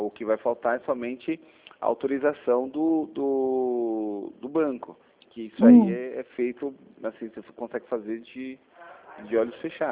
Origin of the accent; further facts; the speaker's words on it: Sorocaba, São Paulo, Brazil; eu sou daqui de Sorocaba mesmo